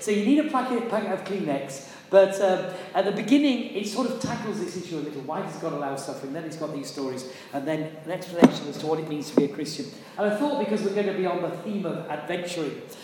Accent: Yorkshire and the Humber, United Kingdom; I'm a Yorkshireman

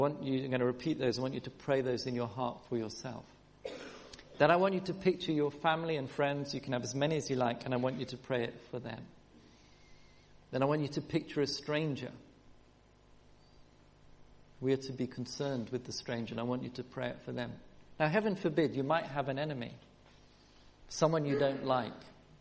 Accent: Kenya; born there; I was born in Kenya, and we had no TV, no phones, none of that sort of stuff.

